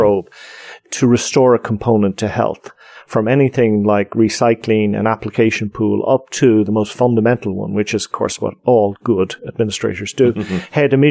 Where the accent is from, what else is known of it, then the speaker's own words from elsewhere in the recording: Ireland; Being Irish, I can argue against myself all day long.